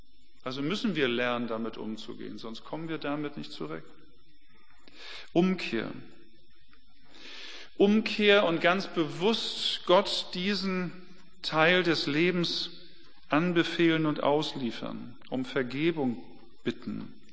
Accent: Hamburg, Germany; Für mich als Hamburger, das ist halt da so, geht man halt nicht hin und fertig.

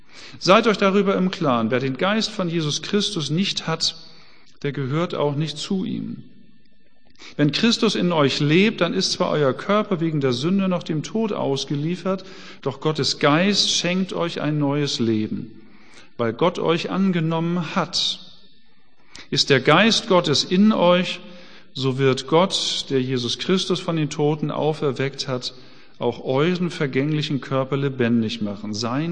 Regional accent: Hamburg, Germany; Wir müssen als Hamburger immer in Richtung Westen fahren, an die Nordsee.

